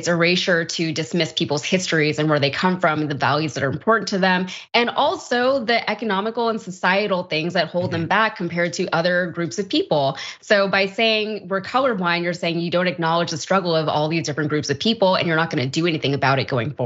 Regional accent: Connecticut, United States; I remember when I was growing up in Connecticut in elementary school, I was considered white because there wasn't an Asian box, right?

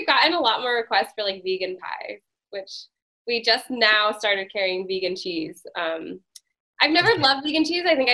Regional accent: Boulder, Colorado, United States; well, are you from New York? I was like, no, I'm from Boulder.

